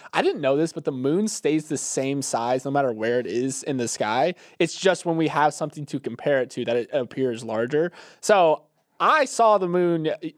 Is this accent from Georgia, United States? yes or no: no; Florida, United States; Hurricane Idalia made landfall in my home state of Florida yesterday.